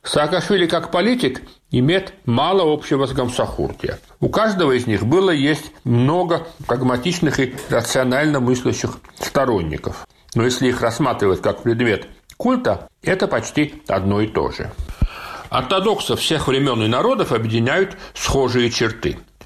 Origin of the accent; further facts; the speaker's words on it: Georgia; Я вырос в Советской Грузии